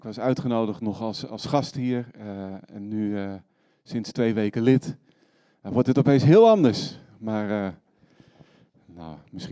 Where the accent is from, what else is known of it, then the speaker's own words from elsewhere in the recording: Friesland, Netherlands; Ik ben Fries van oorsprong.